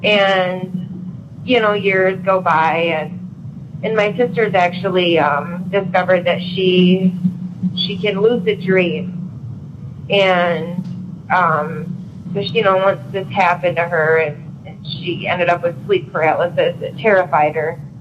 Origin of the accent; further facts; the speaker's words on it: Michigan, United States; I'm from Michigan.